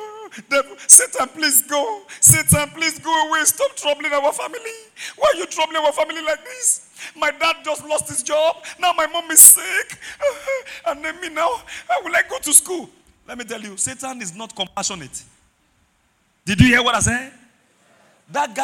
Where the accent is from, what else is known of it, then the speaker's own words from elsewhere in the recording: Mokola, Oyo, Nigeria; That was how we grew up in Mokola. We were trained to fight.